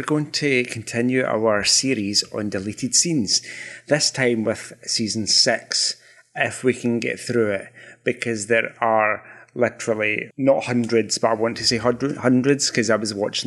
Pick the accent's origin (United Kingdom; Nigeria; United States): United Kingdom; But me being let's call myself British for the moment, we're exposed to American TV.